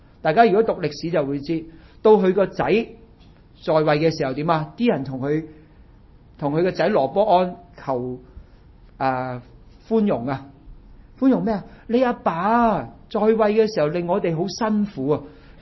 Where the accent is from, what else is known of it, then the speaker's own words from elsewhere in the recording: China; 你中國人嘛，你同我中國人